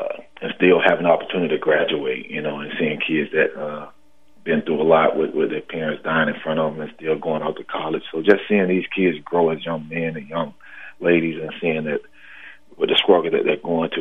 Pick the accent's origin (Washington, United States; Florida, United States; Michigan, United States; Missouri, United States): Florida, United States; Delray Beach; Well, my task, I grew up in Delray Beach all of my life from elementary school, but I attended this elementary school in Boca.